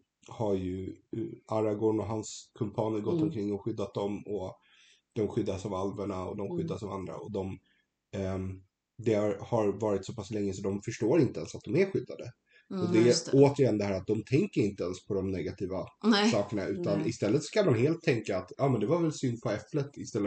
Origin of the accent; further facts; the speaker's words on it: Sweden; det är ju alltid intressant för oss som svenskar att prata om folk som inte har krigat